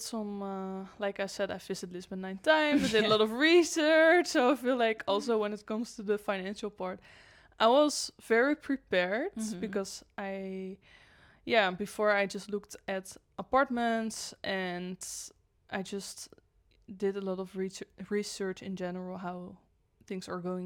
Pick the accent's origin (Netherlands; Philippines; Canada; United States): Netherlands; now in Portugal; I think it's pretty similar to my hometown and maybe even more expensive than that, which is crazy because I'm from the Netherlands.